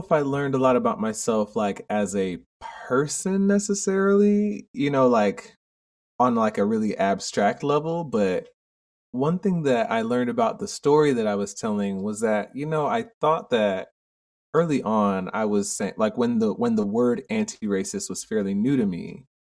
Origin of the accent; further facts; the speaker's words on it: Jamaica; Yes, exactly. Right. Yeah. And I was a kid, you know, I was like in second grade or something when I said that.